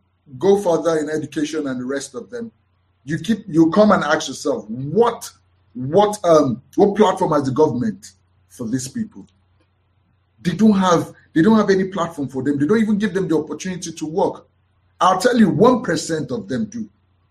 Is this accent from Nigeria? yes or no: yes; Lagos, Nigeria; born there; also born or lived in Anambra; I was born in Lagos. Like the Americans, I ought to be called a Lagosian, but actually I'm not called a Lagosian. I'm called an Anambrarian, which is from Anambra State.